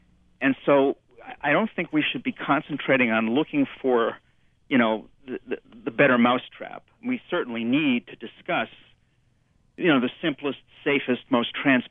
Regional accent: Chicago, Illinois, United States; I mean, I'm a Chicagoan, so, you know, I know too much to be a Democrat.

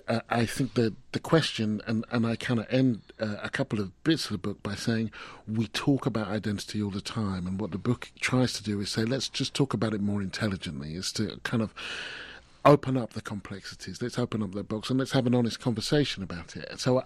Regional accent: England, United Kingdom; born there; My parents came to Britain from Barbados. I was born in England.

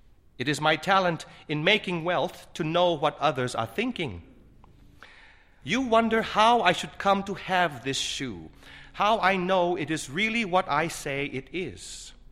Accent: North Vietnam, Vietnam; now in New Orleans, United States; I came at last to New Orleans, Louisiana, and because I was once from North Vietnam and was Catholic, I ended up among my own people far east in Orleans Parish

